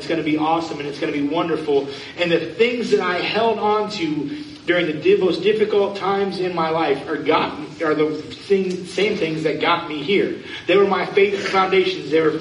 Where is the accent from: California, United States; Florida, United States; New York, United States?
Florida, United States; I grew up in Florida, so I grew up as a beach kid